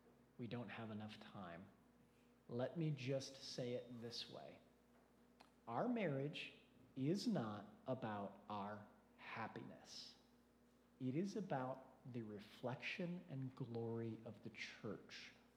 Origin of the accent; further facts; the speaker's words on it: Mentor, Ohio, United States; from my hometown of Mentor, Ohio.